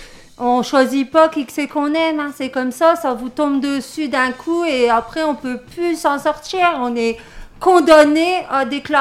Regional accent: Hauts-de-France, France; je viens de Wanin. C'est un petit peu à 20 minutes de Lille, à côté de la frontière de la Belgique. Mes parents, ils habitent là-bas, toute ma famille habite là-bas, je viens de là-bas.

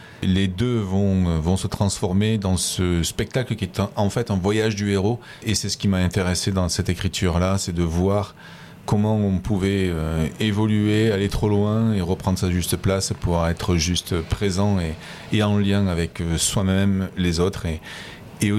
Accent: Toulouse, Occitanie, France; je suis originaire de Toulouse

